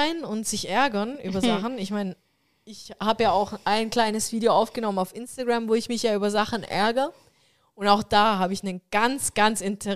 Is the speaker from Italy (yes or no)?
yes; Southern Italy, Italy; Ich bin Südländerin. Ich komme eigentlich aus dem Süden Italiens.